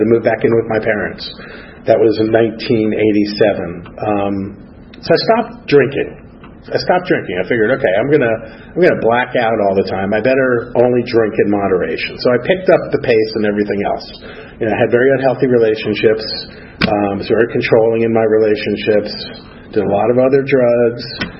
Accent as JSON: {"language": "English", "region": "New Jersey", "country": "United States", "tie": "born there", "said": "So I was born in New Jersey in 1963 and middle class family, dad, very hardworking guy."}